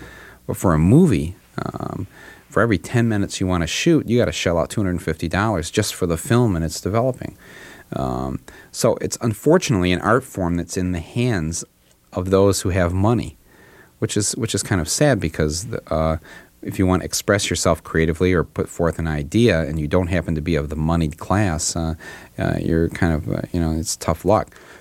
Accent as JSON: {"language": "English", "town": "Flint", "region": "Michigan", "country": "United States", "tie": "born or raised there", "said": "I grew up in Flint, Michigan, the hometown of General Motors, and my dad worked there for 33 years, as did all of my family, and so it's sort of a portrait of my hometown"}